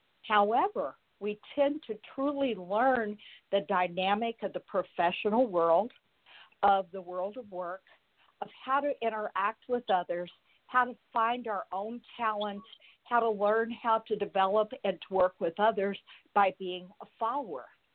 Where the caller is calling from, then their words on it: Bowling Green, Kentucky, United States; Well, right now I'm speaking from Bowling Green, Kentucky. I'm down at my daughter's home, but I normally live in Louisville, Kentucky